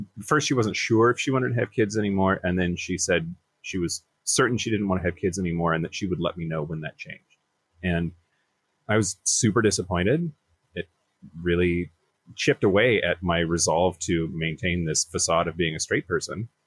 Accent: Washington, United States; I mean, I grew up in Eastern Washington. That's Trump country. It's very, very red. It's very conservative. It's very religious.

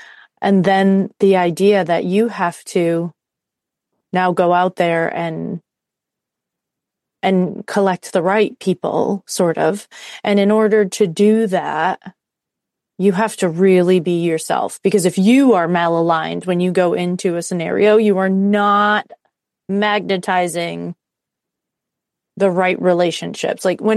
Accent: United States; And when I came back to the States, it was not long before COVID happened. So all of a sudden, I was back in my home country, not in my home state.

